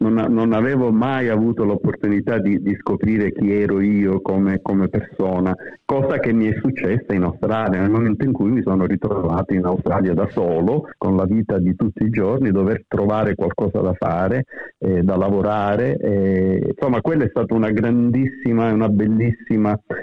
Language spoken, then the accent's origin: Italian; Caltanissetta, Sicily, Italy; also born or lived in Palermo; a Palermo primi 3 anni delle elementari, poi sono tornato a Caltanissetta. Comunque sono cresciuto a Caltanissetta, la mia adolescenza è stata a Caltanissetta, l'università ovviamente a Palermo